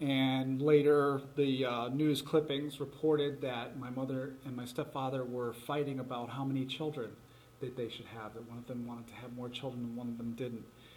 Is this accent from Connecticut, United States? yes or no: yes; Connecticut, United States; I grew up in Connecticut, and I was a young Catholic going to church fairly regularly.